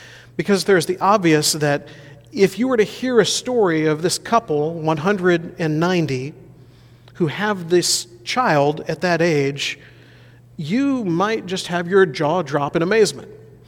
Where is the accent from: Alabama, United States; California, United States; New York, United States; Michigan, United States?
Alabama, United States; now in Oregon, United States; as a kid growing up in Alabama, the heat.